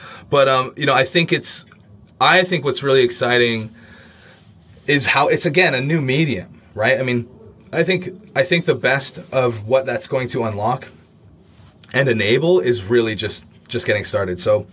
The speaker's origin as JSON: {"language": "English", "country": "Canada", "lives_now": "Berlin, Germany", "said": "But I'm from Canada, right? There's many Canadians in Berlin, to be fair."}